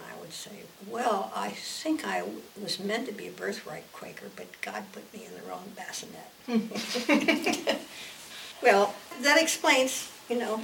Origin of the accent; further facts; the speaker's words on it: East Coast, United States; I grew up in the East Coast